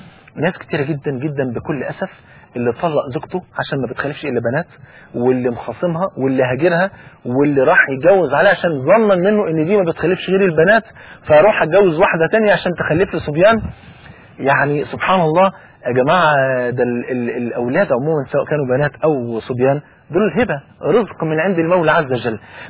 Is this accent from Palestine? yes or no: no; Egypt; المثل عندنا في مصر بيقول البنت حبيبة ابوها